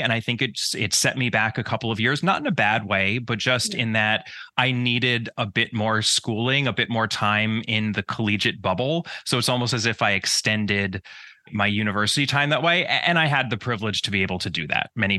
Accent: New York, United States; So I grew up in the suburbs of New York. In the States, we call it the tri-state area.

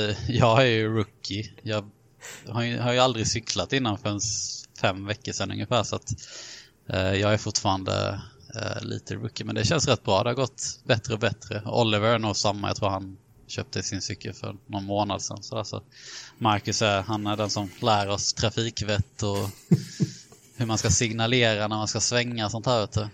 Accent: Småland, Sweden; Vi är ju båda från Småland och jag kommer inte ens ihåg hur vi lärde känna varandra.

